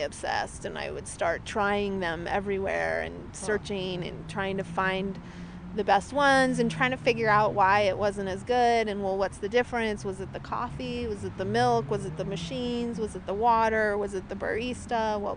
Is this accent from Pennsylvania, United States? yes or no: no; San Francisco, California, United States; I grew up here in San Francisco, and there were, you know, there's tons of coffee shops here, and they all served espresso.